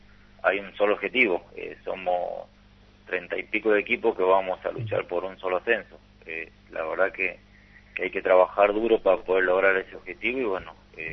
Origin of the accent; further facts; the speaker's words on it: Tucumán, Argentina; Somos cuatro tucumanos en el equipo, así que bueno, la verdad que eso simplifica muchas cosas.